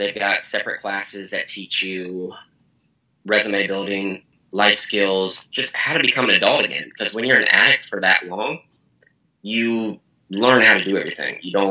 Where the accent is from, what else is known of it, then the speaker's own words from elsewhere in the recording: Dayton, Ohio, United States; moved away as an adult; now in Indianapolis, United States; I'm originally from Dayton, Ohio. And I came here trying to get away from everything, came to Indianapolis.